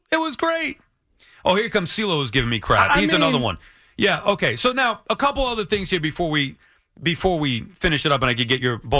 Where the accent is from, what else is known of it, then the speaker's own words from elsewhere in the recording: New York, United States; Other thing is I'm from Long Island.